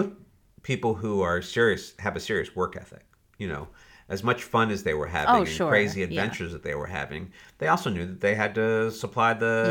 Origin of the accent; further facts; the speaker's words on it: Harrisburg, Pennsylvania, United States; And I grew up in Harrisburg, Pennsylvania.